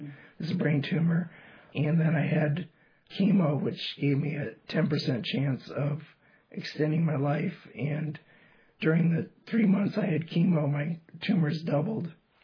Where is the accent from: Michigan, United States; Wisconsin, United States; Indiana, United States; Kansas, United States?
Indiana, United States; Terre Haute; moved away; Well, originally I'm from Terre Haute, Indiana. Came to Northland to work in the technology department